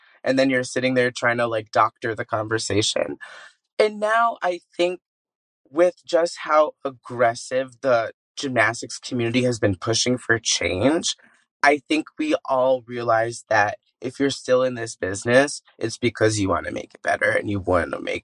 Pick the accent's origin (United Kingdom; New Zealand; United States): United States; Michigan; also born or lived in Miami; So I was born in Miami, Florida. Until the age of two, and my family moved to Northern Michigan